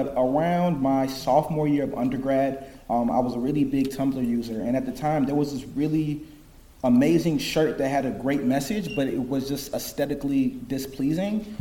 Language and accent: English; Nigeria; I guess being Nigerian really helped a lot.